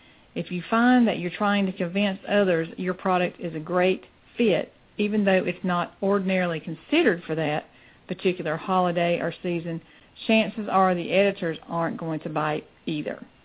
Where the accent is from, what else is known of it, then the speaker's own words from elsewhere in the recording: South Carolina, United States; You see, I'm a mompreneur from South Carolina.